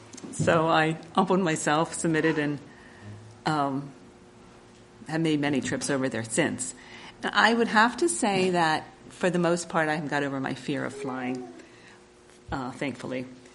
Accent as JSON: {"language": "English", "town": "Lititz", "region": "Pennsylvania", "country": "United States", "said": "I am from Pennsylvania, and I don't know any of you. I don't know how many of you are familiar with Pennsylvania, so we are from the ever-popular Lancaster County, Lititz to be specific"}